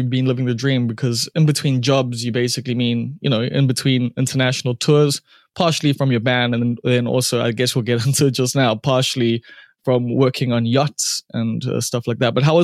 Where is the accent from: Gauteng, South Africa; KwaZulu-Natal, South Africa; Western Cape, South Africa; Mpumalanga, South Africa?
KwaZulu-Natal, South Africa; Umbilo; I come from Umbilo and like grew up in a single parent home.